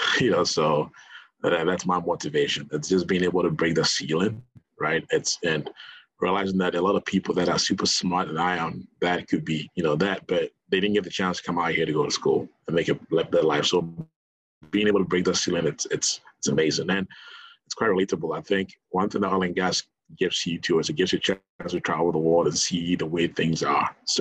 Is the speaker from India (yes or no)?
no; Ghana; now in United States; I grew up in Ghana. A lot of people don't know what that is, you know.